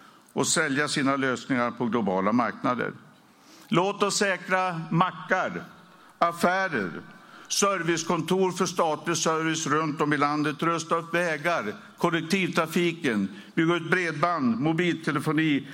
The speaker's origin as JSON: {"language": "Swedish", "town": "Örnsköldsvik", "region": "Västernorrland County", "country": "Sweden", "tie": "born or raised there", "said": "Jag växte upp i Ångermanland, i Sunnersta och i Örnsköldsvik."}